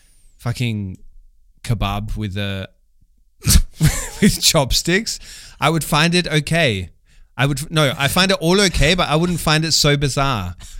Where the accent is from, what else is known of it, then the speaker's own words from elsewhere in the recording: Australia; I'm Australian